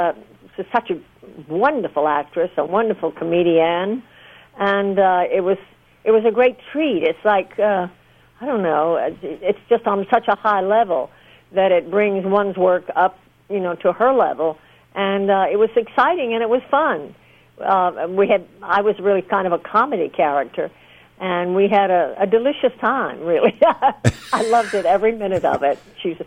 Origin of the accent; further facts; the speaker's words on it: the South, United States; was a very charming... I'm from the South. I grew up in the South. And … to me, was like a young Southern gentleman.